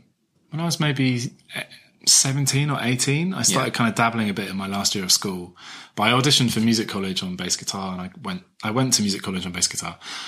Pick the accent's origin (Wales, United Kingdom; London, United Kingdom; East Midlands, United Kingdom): East Midlands, United Kingdom; It's Northamptonshire. So I grew up in Northamptonshire.